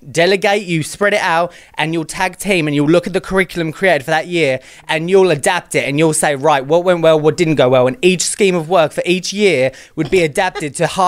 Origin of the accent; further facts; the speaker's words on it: United Kingdom; moved away as an adult; I've came from a foreign country. Like, mm-hmm. yeah, I'm British.